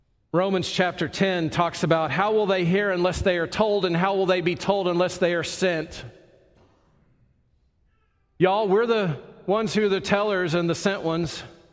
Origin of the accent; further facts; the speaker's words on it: Oklahoma City, Oklahoma, United States; it was the church that was the church I grew up in Oklahoma City.